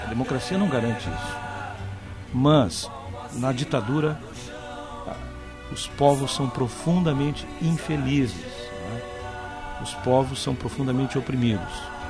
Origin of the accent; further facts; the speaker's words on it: São Francisco de Paula, Rio Grande do Sul, Brazil; also born or lived in Porto Alegre; na minha cidade, em São Francisco de Paula. Eu não nasci lá, eu nasci em Porto Alegre, mas toda a minha família é de lá. E eu passei a minha infância lá, boa parte da minha infância.